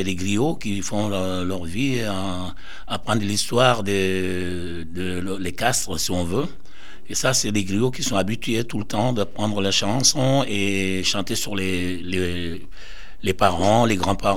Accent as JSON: {"language": "French", "country": "Mauritania", "moved": "yes", "lives_now": "France", "said": "Je viens de Mauritanie."}